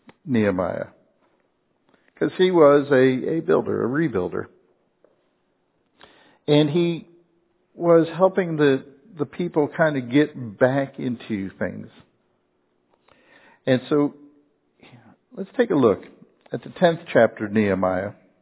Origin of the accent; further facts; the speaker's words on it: Carbondale, Pennsylvania, United States; brings back all sorts of memories of things we used to do as kids together there, growing up in Carbondale, Pennsylvania.